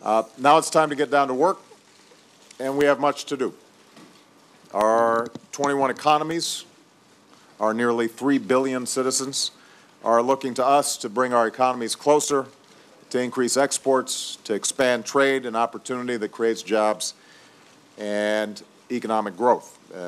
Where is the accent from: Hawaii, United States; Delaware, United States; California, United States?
Hawaii, United States; I'm particularly pleased that we're meeting in my home state of Hawaii